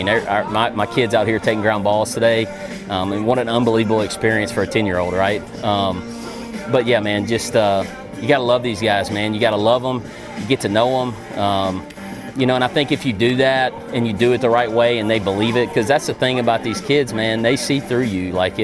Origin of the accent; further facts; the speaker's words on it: Texas, United States; In West Texas, we're from East Texas, where it's kind of normal, but in West Texas, the wind's blowing every day, maybe 50 miles an hour.